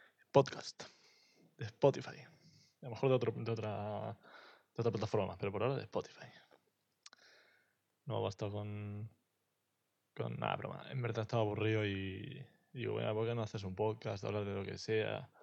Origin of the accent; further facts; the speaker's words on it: Russia; Spanish is a second language; now in Estonia; yo soy ruso, llevo 5 años en Estonia, no sé hablar español